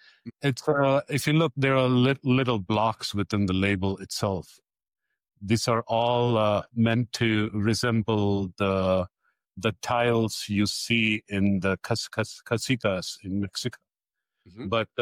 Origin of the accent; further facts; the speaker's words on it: India; and also I'm from India